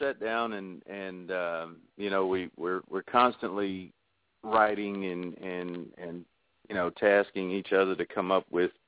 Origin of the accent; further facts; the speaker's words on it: Greenville, Alabama, United States; growing up in Greenville, Alabama. There's, there's McDonald's, there's a TGNY parking lot, there's, a stretch of road that goes over to the courthouse and makes a big square back to the hilltop and then back to McDonald's again